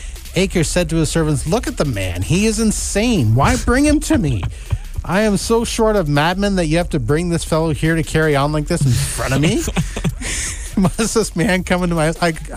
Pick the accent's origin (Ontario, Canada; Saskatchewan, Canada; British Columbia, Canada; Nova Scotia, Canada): Ontario, Canada; Toronto; Hey, I grew up in Toronto, so I know what he's talking